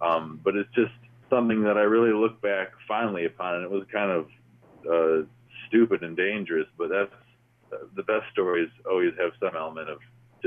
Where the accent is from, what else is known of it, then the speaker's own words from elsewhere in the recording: Traverse City, Michigan, United States; Because I grew up in Michigan. I was born in Flint, and I grew up in Traverse City.